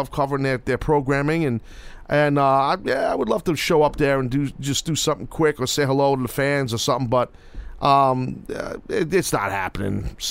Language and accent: English; New York City, New York, United States; I do miss that buzz of walking out in front of a New York City crowd, my hometown crowd.